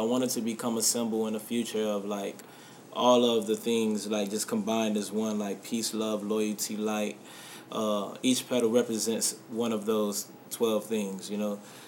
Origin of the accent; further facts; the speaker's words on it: Kansas City, Missouri, United States; 12 and when I was younger, I grew up in Kansas City.